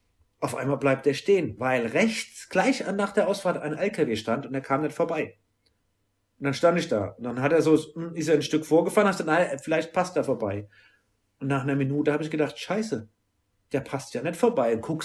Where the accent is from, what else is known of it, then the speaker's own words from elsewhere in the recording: Mainz, Rhineland-Palatinate, Germany; Als Mainzer, hallo, was sollen wir sagen?